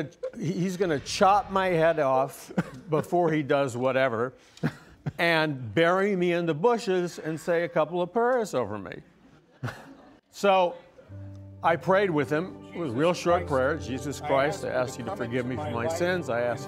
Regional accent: New York, United States; I'm from New York.

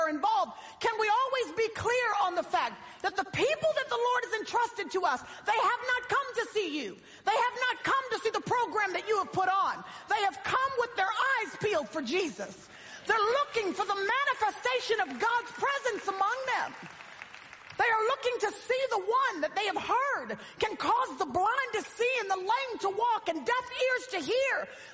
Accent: Dallas, Texas, United States; I was at Starbucks recently in my hometown in Dallas

